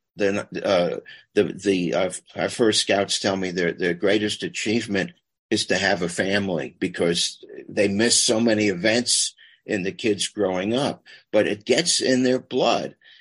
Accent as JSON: {"language": "English", "region": "New York", "country": "United States", "said": "And so another part of my book, because I'm a New Yorker"}